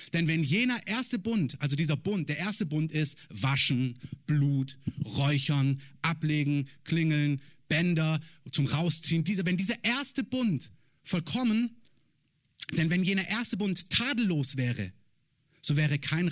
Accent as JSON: {"language": "German", "region": "Baden-Württemberg", "country": "Germany", "tie": "born or raised there", "said": "Ich bin auch kein Schwabe, ich komme nur von da. Also ich bin kein Schwabe von Geburt her, sondern da nur groß geworden."}